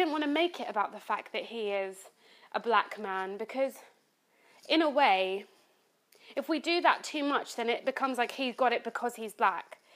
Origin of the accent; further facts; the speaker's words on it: United Kingdom; born there; as a British-born Ghanaian